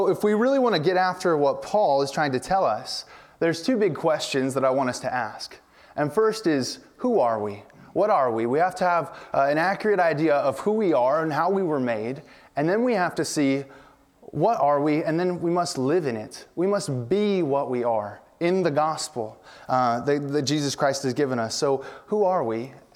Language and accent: English; United States; And I love that idea too as an American.